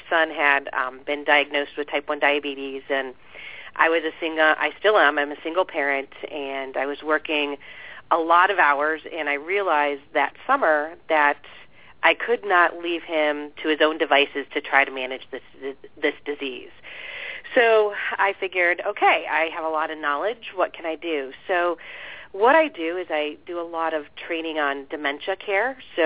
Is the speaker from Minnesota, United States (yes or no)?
no; Canton, Ohio, United States; also born or lived in Detroit, United States; I was born and raised in Canton, Ohio. So to give you an idea, all the football players, Pro Football Hall of Fame. Then I moved to Detroit area. I lived in Detroit for about 16 years.